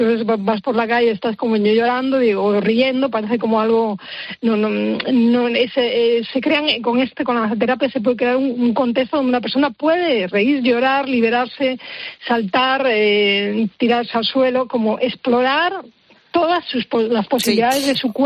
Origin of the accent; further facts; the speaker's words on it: Galicia, Spain; en gallego concretamente, que yo soy de Galicia, eu es yo